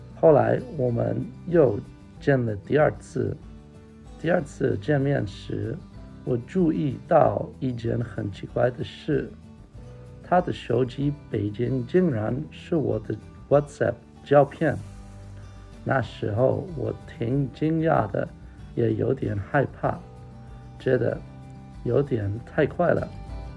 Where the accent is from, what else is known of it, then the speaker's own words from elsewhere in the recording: Netherlands; Chinese is a second language; 我来自荷兰。我之前在中国杭州交换过，那时候我开始学中文